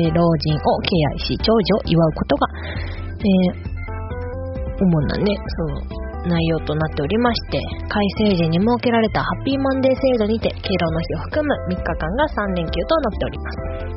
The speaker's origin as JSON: {"language": "Japanese", "region": "Chiba", "country": "Japan", "tie": "born there", "said": "私が出身がね千葉ではあるんですけど、本当に生まれただけって感じだから"}